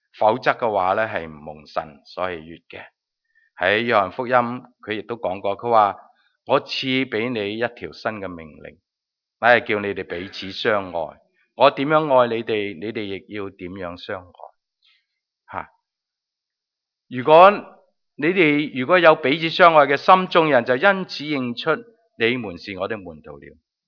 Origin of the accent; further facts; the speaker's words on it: China; 这些字都是我们中国人好喜爱的。